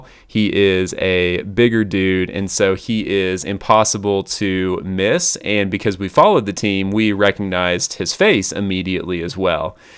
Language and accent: English; Oklahoma City, Oklahoma, United States; I remember being in awe initially at the thought of my hometown having its own professional sports franchise. And here in Oklahoma City